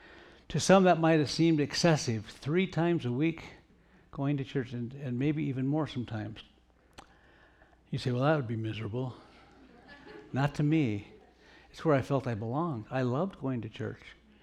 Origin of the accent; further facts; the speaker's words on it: El Monte, California, United States; born there; About that same year, 1955, I was born in El Monte, California.